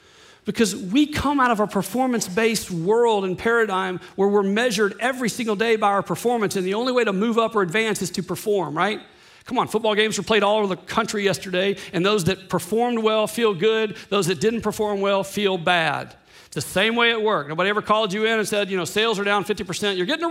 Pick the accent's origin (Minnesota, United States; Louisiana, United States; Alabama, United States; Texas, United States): Louisiana, United States; I mean, I grew up in Louisiana, right? Intravenously received shrimp at age one.